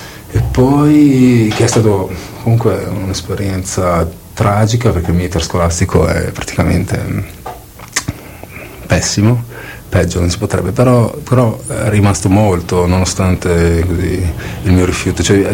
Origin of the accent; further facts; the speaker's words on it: Bruneck, Trentino-Alto Adige, Italy; now in Bolzano, Italy; E poi sono cresciuto a Brunico e ho sempre frequentato una scena, una situazione mista dal punto di vista linguistico, mentre trovandomi, vivendo a Bolzano da ormai 10 anni